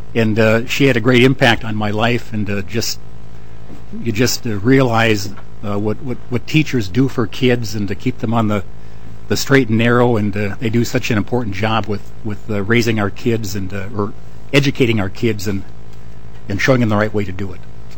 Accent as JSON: {"language": "English", "town": "Starbuck", "region": "Minnesota", "country": "United States", "tie": "born or raised there", "said": "My hometown is Starbuck, not the coffee, but it's a small rural town."}